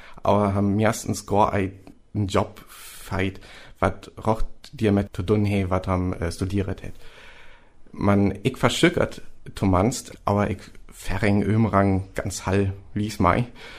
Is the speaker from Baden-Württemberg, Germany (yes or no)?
no; Lower Saxony, Germany; Ja, ich salu san von Ostfresklund an.